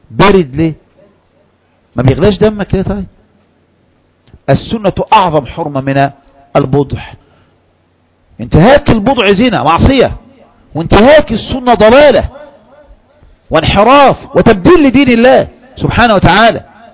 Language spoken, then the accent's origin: Arabic; Egypt; إحنا كمصريين مش أنت بس